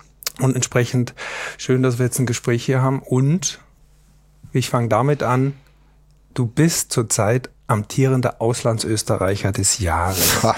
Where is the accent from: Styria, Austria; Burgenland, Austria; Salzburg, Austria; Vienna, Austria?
Styria, Austria; ich als Steirer sowieso, also ich war mal Steirer des Tages in einer Zeitung, einer kleinen Zeitung in der Steiermark